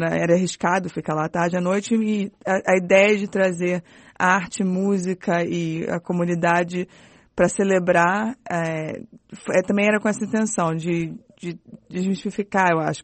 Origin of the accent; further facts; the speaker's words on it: Brazil; Eu sou brasileira, então também não podia deixar